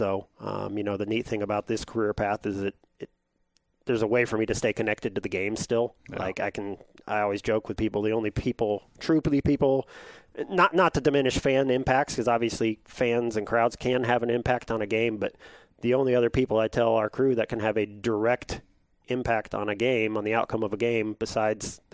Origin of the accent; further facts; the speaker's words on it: Iowa, United States; As you mentioned, I born and raised in Iowa, grew up on a farm, kind of agricultural background.